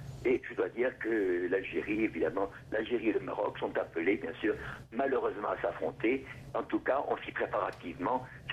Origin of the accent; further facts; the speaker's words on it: France; il semble en tout cas chez nous, en France, nous le voyons très bien